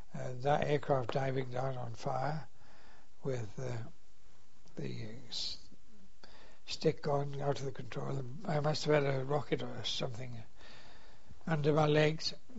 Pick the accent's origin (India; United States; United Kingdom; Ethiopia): United Kingdom; England; I said, no, I'm an English airman.